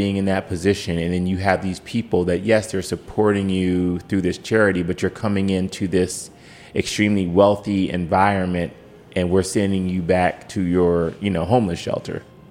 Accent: Cleveland, Ohio, United States; because I'm from Cleveland, because I was raised the way that I was.

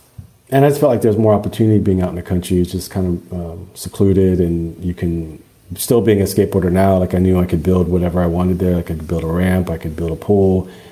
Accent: the South, United States; I grew up in the South and she grew up in LA.

